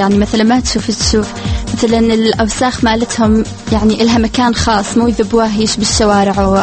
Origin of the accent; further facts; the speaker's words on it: Iraq; moved away; also born or lived in Jordan; أنا عراقية بس أحكي أردني شوية لأنه عايشة 13 سنة بالأردن.